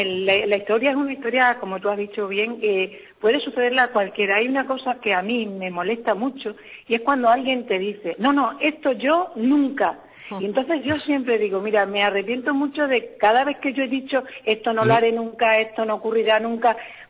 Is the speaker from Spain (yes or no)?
yes; Badajoz, Extremadura, Spain; yo amo mucho Badajoz, y amo mi tierra, y amo mis cosas y mi gente...